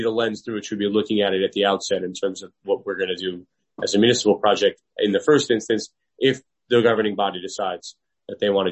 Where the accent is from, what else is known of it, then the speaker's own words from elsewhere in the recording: Aberdeen, United States; I'm a councilman in my hometown and we only allow certain uses in Aberdeen